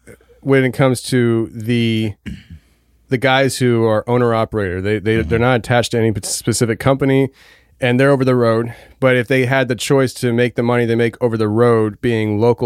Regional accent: Pennsylvania, United States; I grew up in Pennsylvania. I don't know these things.

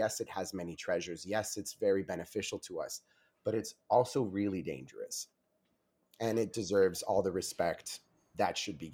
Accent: Miami, Florida, United States; I'm born and raised in Miami my entire life, and I've been to the beach more times than I can count.

